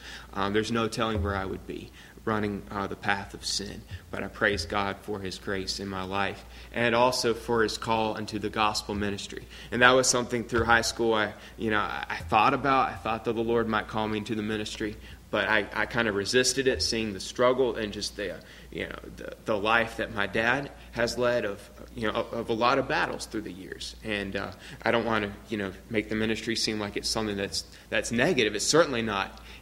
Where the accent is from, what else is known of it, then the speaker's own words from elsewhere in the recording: Trinity, Alabama, United States; I'm from Trinity, Alabama